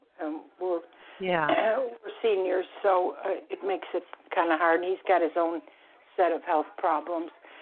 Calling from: Florida, United States; I'm calling from South Florida.

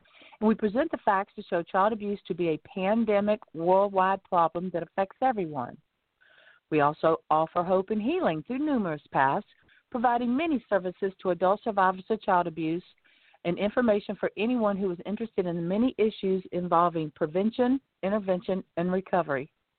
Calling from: Lighthouse Point, Florida, United States; I'm calling in from Lighthouse Point, Florida

